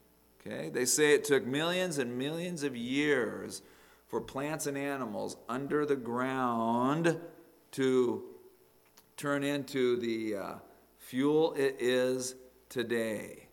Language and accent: English; Phoenix, Arizona, United States; I grew up in Phoenix, Arizona. An old house in Phoenix, Arizona means it was built in the 1960s.